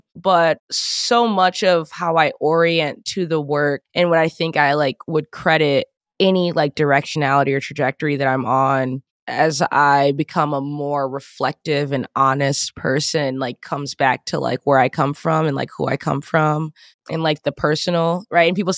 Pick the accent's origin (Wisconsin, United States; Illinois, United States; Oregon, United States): Illinois, United States; Waukegan; I was coming from Waukegan, I had no idea.